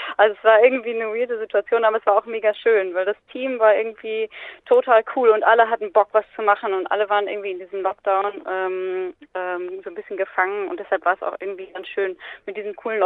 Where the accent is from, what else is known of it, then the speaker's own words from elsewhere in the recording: Bielefeld, North Rhine-Westphalia, Germany; Ich komme aus Bielefeld